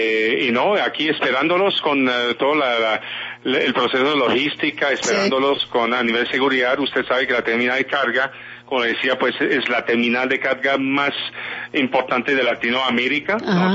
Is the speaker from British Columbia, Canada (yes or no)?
no; Montreal, Quebec, Canada; Spanish is a second language; now in Colombia; yo soy de Montreal, Canadá.